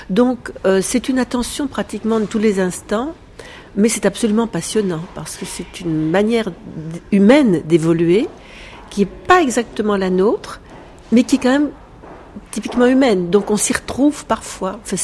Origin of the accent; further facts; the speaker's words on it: France; comme je suis française, les entreprises françaises à l'international.